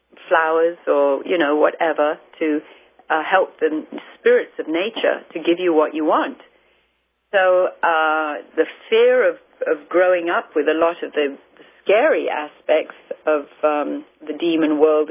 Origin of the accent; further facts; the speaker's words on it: India; moved away as an adult; I was born and raised in India, lived there for the first 20 years of my life